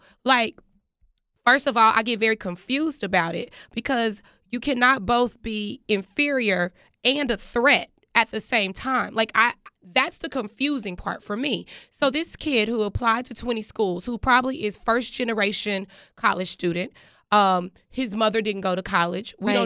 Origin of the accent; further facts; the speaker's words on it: Texas, United States; I am from Texas, and I am familiar with the high school that this kid attended.